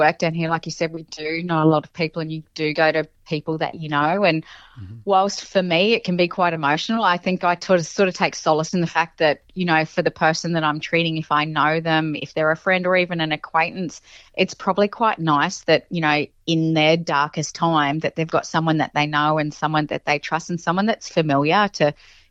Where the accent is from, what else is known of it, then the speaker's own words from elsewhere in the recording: Sydney, New South Wales, Australia; We grew up in Sydney and my mum's brother and sister also lived there. So, you know, we'd go to Greek church every Easter.